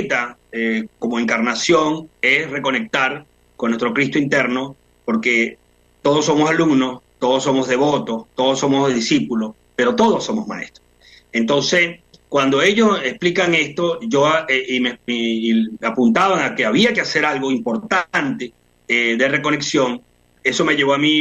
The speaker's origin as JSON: {"language": "Spanish", "country": "Venezuela", "said": "Esto comenzó, esta reconexión comenzó en el año 2000, yo soy de Venezuela, y estando en Venezuela en el año 2000"}